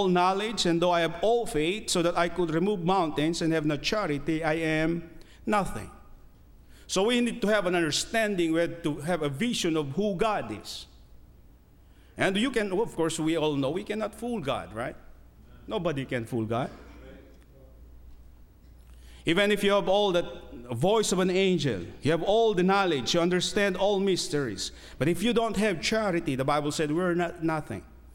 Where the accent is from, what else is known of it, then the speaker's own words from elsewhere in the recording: Philippines; I grew up in the Philippines